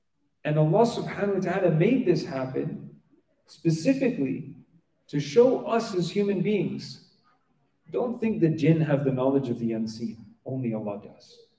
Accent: Montreal, Quebec, Canada; I remember when we were young, we came from Montreal.

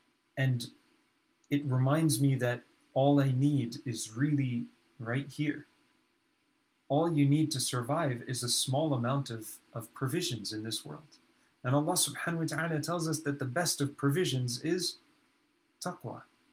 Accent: Montreal, Quebec, Canada; I'm from Montreal. We used to make fun of people in Toronto and say, houses in Toronto, they're built very close.

